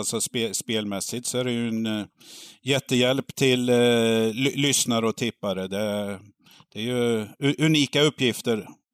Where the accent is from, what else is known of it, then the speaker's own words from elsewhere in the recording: Karlstad, Värmland, Sweden; som värmlänning så, eller som Karlstadbo